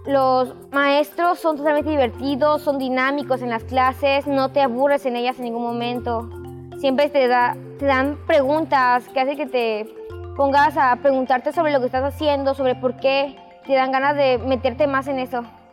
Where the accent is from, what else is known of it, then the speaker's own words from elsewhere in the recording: Chiapas, Mexico; Vengo de la preparatoria Manuel Velasco Suárez y soy de Chiapas.